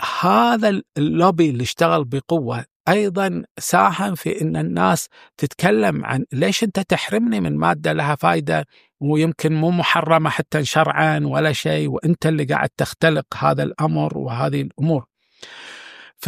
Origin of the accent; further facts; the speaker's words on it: Kuwait; وحتى عندنا في الكويت